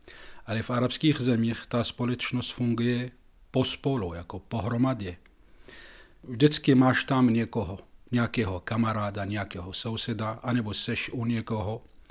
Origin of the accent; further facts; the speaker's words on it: Damascus, Damascus Governorate, Syria; Czech is a second language; now in Czech Republic; Já jsem se narodil v Damašku, žil jsem tam 10 let, pak jsme se přestěhovali do jiného města 100 kilometrů od Damašku.